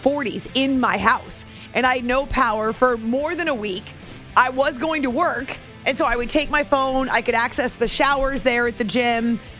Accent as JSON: {"language": "English", "region": "Northeast", "country": "United States", "tie": "born or raised there", "also_born_or_lived": "Rochester, United States", "said": "Growing up in the Northeast, but also with a grandmother, well, grandparents, but a grandmother when I was an adult who lived in Northeast Ohio."}